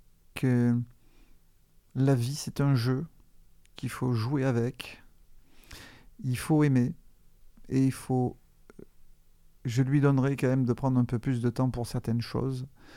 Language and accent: French; Marseille, Provence-Alpes-Côte d'Azur, France; born there; Alors je suis né à Marseille-Nord, je suis né à côté du parc Bellevue, dans le 13e.